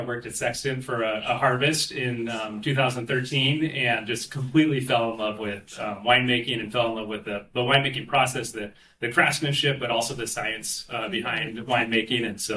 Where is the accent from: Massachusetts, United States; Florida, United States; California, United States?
California, United States; Santa Rosa; Yeah, I grew up in Santa Rosa up in Sonoma County.